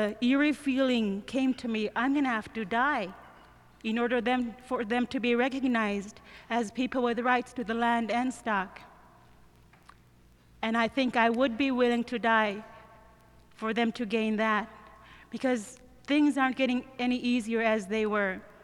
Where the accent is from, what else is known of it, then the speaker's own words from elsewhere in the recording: Shaktoolik, Alaska, United States; also born or lived in Nunivak; now in Norton Sound, United States; I'm from Shaktuli. I was born on Nunavak, but lived all over Alaska, up down the Yukon and now on the Norton Sound.